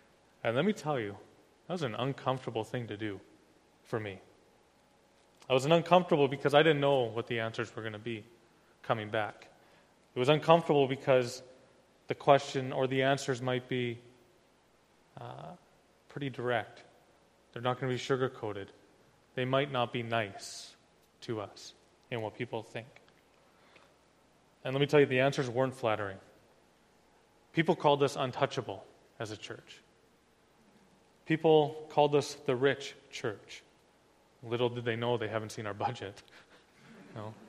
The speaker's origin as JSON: {"language": "English", "town": "Calgary", "region": "Alberta", "country": "Canada", "tie": "born or raised there", "said": "I was born and raised in Calgary, and it's not very popular in these parts, but yes, I am a Flames fan and a Stampeder fan"}